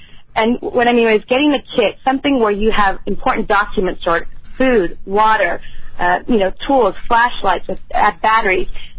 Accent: El Segundo, California, United States; I actually grew up in El Segundo in the South Bay area.

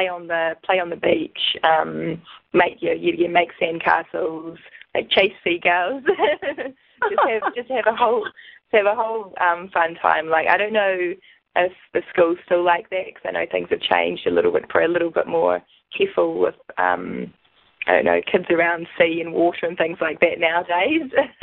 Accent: Hawke's Bay, New Zealand; now in Wellington, New Zealand; when I explain my hometown, I always say Hawke's Bay because that was where I grew up and where I was born and everything. But Wellington's definitely become my home as well.

